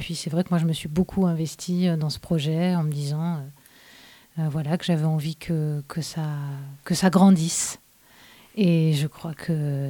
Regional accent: Île-de-France, France; accent: Parisian; Mon accent parisien déçoit énormément.

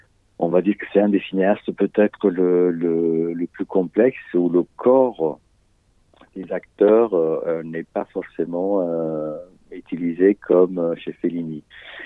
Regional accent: Sicily, Italy; j'ai grandi en Italie, en Sicile, dans les années 80-90, où la mafia était assez présente.

